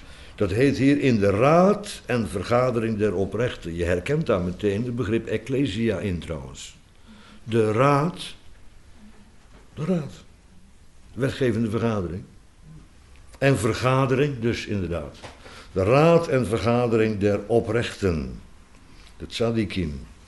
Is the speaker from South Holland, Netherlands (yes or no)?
yes; Bodegraven, South Holland, Netherlands; En ik kom uit Bodegraven, dus wij willen overal kaas van maken.